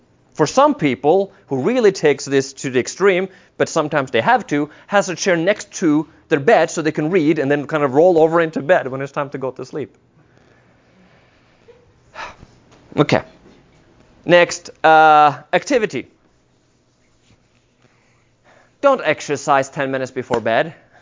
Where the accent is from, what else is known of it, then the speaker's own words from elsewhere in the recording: Norway; accent: Norwegian; English is a second language; I grew up in Norway. Yes, that's where my accent is from.